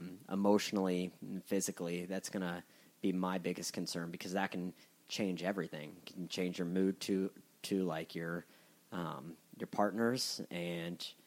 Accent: Colorado, United States; also born or lived in Florida; I was born in Florida, but I wasn't raised in Florida. I was raised in Colorado.

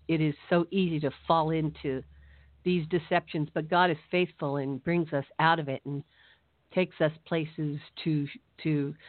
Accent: West Coast, United States; I met my husband, who had an apologetics ministry on the East Coast, and I'm from the West Coast

